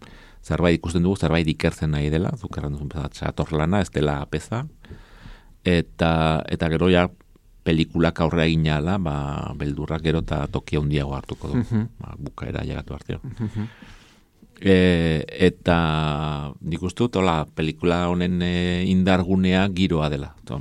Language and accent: Basque; Silesian Voivodeship, Poland; accent: Silesian; nik silesieko azentua dut.